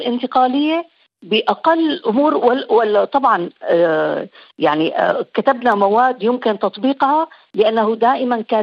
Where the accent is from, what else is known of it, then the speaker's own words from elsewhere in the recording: Syria; نحن سوريين نكمل بعض.